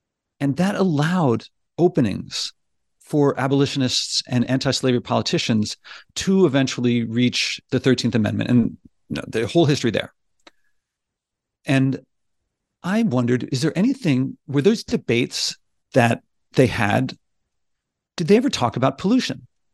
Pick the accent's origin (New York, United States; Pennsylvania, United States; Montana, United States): Pennsylvania, United States; Philadelphia; And it's starting with a few people in America, actually pretty close to where I grew up in Philadelphia.